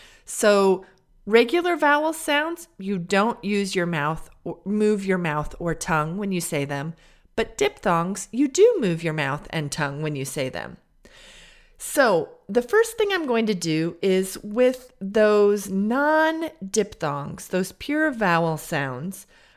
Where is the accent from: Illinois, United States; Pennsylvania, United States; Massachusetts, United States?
Illinois, United States; accent: Midwest; So, as many of you know, I am from the United States. More specifically, I am from the state of Illinois. Illinois is the state where Chicago is.